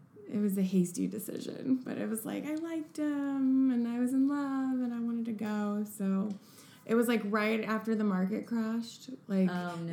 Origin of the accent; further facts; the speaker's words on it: Missouri, United States; I'm from Missouri. So everyone's just trying to get out.